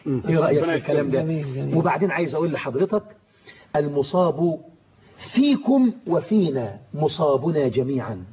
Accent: Egypt; وهو مصري وأنا مصري

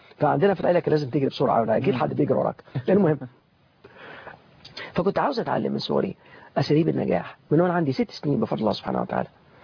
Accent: Alexandria, Alexandria Governorate, Egypt; يعني احنا من اسكندريه، من جوه اسكندريه. لازم الاسكندراني الحق يبقى حاجه من الاثنين، يا اما من بحري يا اما من كرموز، واحده من الاثنين. احنا من بحري، حتى البحري اللي ورا. فوالله اترعرعت فيها،

